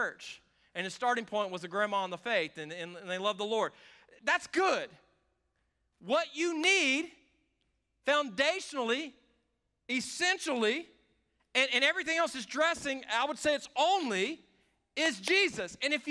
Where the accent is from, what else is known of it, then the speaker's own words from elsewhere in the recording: the South, United States; I grew up around this in the South.